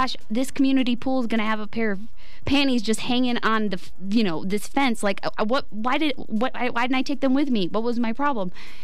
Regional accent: North Carolina, United States; now in Las Vegas, United States; We're from North Carolina, bruh.

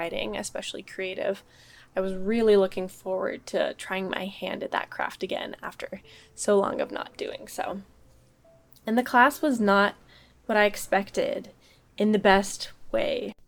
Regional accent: Idaho, United States; born there; And I was adopted from Southern Idaho, the same state I currently live in, and know all of my biological family.

